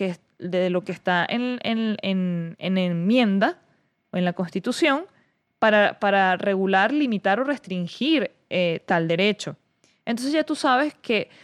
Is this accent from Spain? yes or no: no; Venezuela; para mí, que yo soy venezolana de a pie